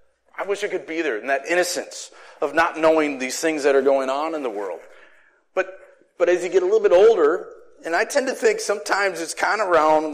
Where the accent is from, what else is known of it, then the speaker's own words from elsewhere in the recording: Shell Lake, Wisconsin, United States; I grew up in Shell Lake, and halfway through after Christmas, we moved down to River Falls.